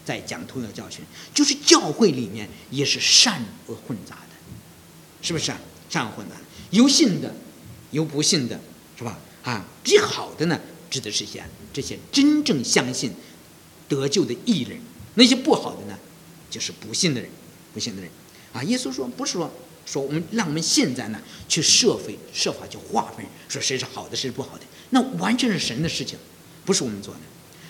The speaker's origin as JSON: {"language": "Chinese", "country": "China", "said": "我们那个时候，你知道，我们中国人啊，现在可能有一些人明白真理了"}